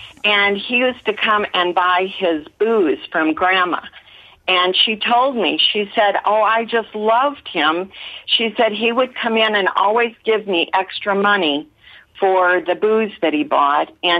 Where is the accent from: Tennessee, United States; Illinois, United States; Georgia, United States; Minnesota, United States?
Illinois, United States; East Dubuque; I come from East Dubuque, Illinois, and it's right on the Mississippi.